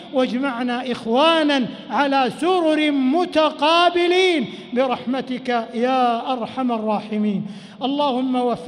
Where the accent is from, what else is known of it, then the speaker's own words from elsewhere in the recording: Saudi Arabia; اللهم احفظ بلادنا المملكة العربية السعودية